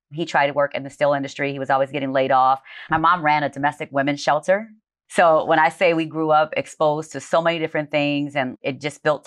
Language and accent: English; Gary, Indiana, United States; So there was a huge Puerto Rican population growing up in Gary, Indiana when I was a child.